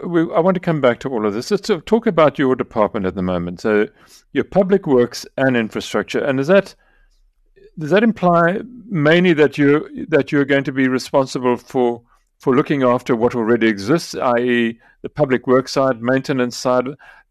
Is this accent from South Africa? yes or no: yes; Mthatha, Eastern Cape, South Africa; And I grew up in Mthatha, and I remember my father as a young man.